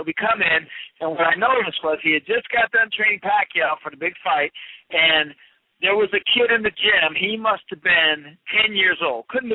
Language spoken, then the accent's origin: English; New England, United States; we're both from New England originally. So when I was growing up as an amateur